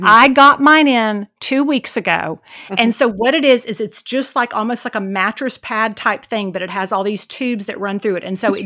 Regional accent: Houston, Texas, United States; now in San Antonio, United States; I grew up with them in Houston.

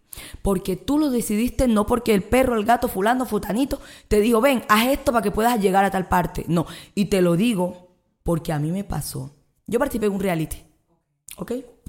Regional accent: San Basilio de Palenque, Bolívar, Colombia; Felizmente palenquera, alta, gruesa, de boca grande y bailo bellísimo.

